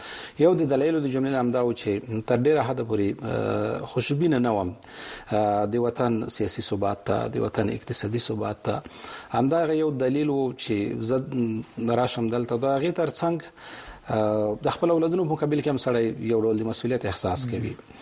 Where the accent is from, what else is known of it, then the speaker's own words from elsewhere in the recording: Khost, Afghanistan; moved away; also born or lived in Pakistan; زه د خوست ولایت يم، د خوست د لکنو د بدی خیلو په کلی کې پیدا شوم. ابتدایي زده کړې مې مهاجرت په کلونو کې کړې وې تر نهم ټولګي پورې